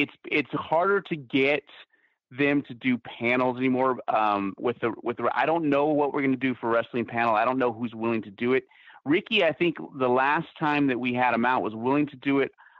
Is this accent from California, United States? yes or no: yes; San Diego, California, United States; It's actually sports related because I grew up in San Diego, and I got to meet Tony Gwynn for the first time